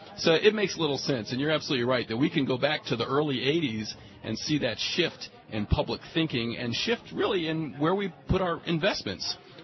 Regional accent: Detroit, Michigan, United States; Just to give you an example, my hometown of Detroit currently doesn't have a single major grocery store or supermarket within the city limits.

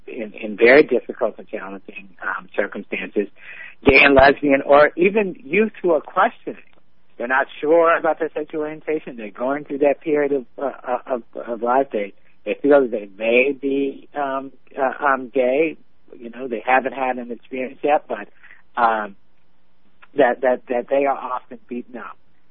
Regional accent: Maryland, United States; born or raised there

